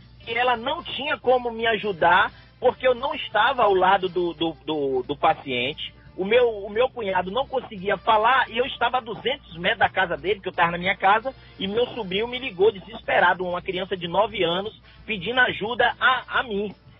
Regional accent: Ubaitaba, Bahia, Brazil; now in Ilhéus, Brazil; eu sou de Ubaitaba, tenho residência fixa em Ubaitaba, mas eu também tenho residência aqui em Ilhéus, eu mesmo moro em Ilhéus.

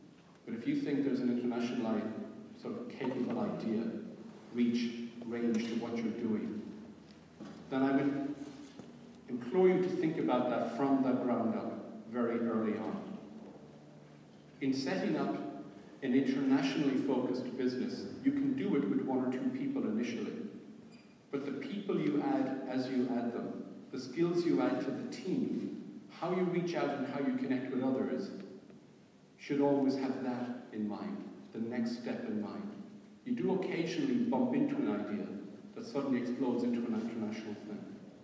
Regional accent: Ireland; And as Irish people, we're acceptable everywhere.

